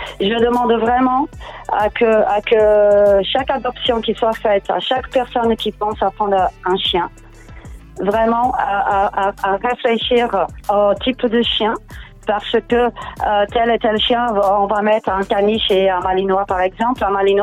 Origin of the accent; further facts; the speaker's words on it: Portugal; moved away as an adult; now in Saint-Martin; je suis portugaise, je suis arrivée il y a très longtemps sur l'île. Je fais mes études au Portugal ainsi qu'en France.